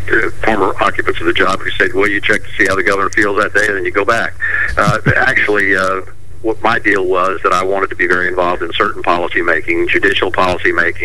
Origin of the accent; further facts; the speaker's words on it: Florida, United States; also born or lived in Alachua; I was a lawyer and a farmer in North Florida in a little town called Alachua. I'm originally from Palm Beach County, but I came up here all the time.